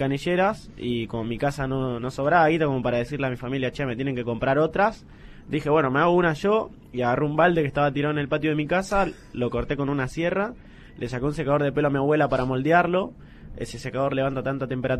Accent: Santa Fe, Argentina; No, yo República. Soy de República de la Sexta.

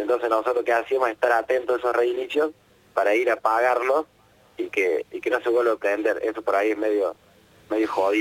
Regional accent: General Deheza, Córdoba, Argentina; Soy bombero de mi pueblo, de la ciudad de General Dehesa

